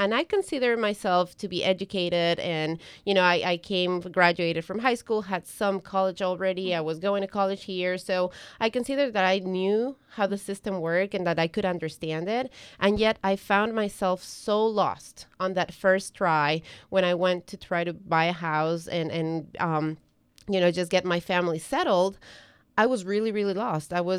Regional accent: Ecuador; I'm from Ecuador

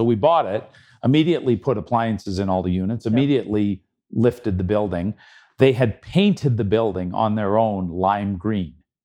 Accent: Calgary, Alberta, Canada; Born and raised in Calgary. Went to the University of Calgary

